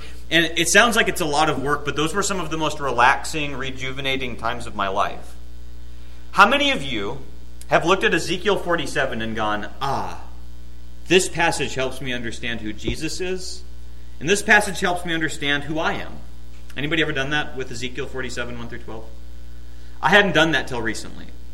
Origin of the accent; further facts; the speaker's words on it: Minnesota, United States; I think about growing up in Minnesota. I grew up on 10 acres. And our driveway was a dirt driveway. And since it snows like 17 months out of the year in Minnesota